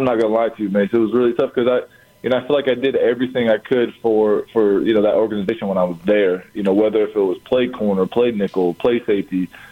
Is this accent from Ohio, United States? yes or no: yes; Ohio, United States; Well, I grew up in Big Ten country, growing up in Ohio